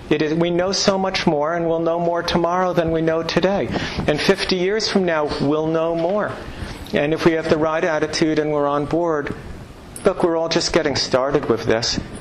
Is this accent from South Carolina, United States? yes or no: no; New York, United States; I'm from New York, and the difference between East Village, West Village, Uptown, Downtown, Jersey, Westchester, Queens, North Shore, South Shore, worlds apart.